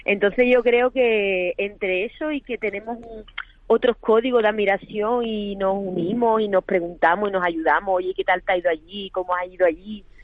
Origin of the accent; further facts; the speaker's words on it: Cádiz, Andalusia, Spain; yo soy gaditana, increíblemente gaditana. Pero hay una herramienta que yo creo que es la que me ha dado el haber nacido allí, que es la imaginación.